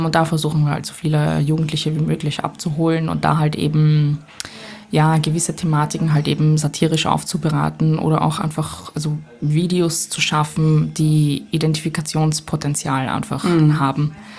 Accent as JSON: {"language": "German", "region": "Vienna", "country": "Austria", "lives_now": "Berlin, Germany", "said": "Bin 26 und wie man vielleicht gerade hört oder vielleicht noch raushören wird, bin ich aus Wien, aus Österreich. Ja, und seit ein paar Monaten hier in Berlin."}